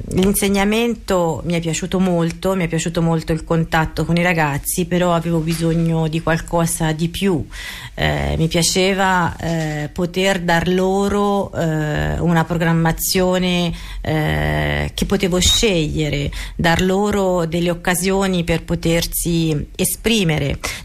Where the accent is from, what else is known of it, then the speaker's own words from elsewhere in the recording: Cortona, Tuscany, Italy; sono di Cortona e quindi conosco la maggior parte delle famiglie